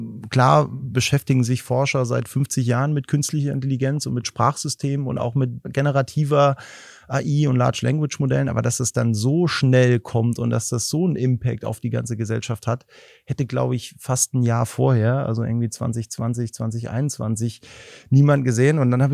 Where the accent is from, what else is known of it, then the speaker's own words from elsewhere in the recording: Saarland, Germany; Elversberg ist von meinem Heimatort 2 Kilometer weg.